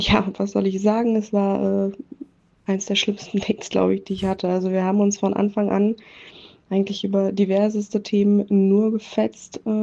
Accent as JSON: {"language": "German", "town": "Münster", "region": "North Rhine-Westphalia", "country": "Germany", "said": "ich komme aus Münster"}